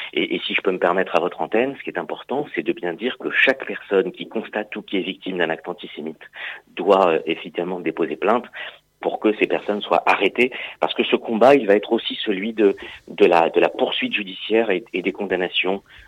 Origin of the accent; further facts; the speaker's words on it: France; il faut rester continuer à vivre avec ce qui fait ce que nous sommes en tant que Français